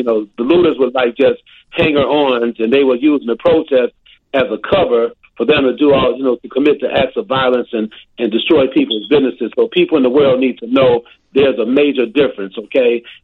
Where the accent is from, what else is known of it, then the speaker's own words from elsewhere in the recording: Chicago, Illinois, United States; You know, I grew up in the heart of the ghetto. I grew up in the Henry Horner Projects and the South Side of Chicago.